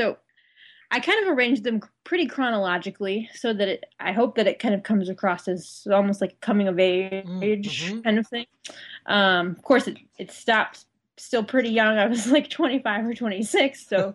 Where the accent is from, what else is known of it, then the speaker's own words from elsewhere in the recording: Flint, Michigan, United States; I'm from Flint, Michigan. They call Flint Vehicle City.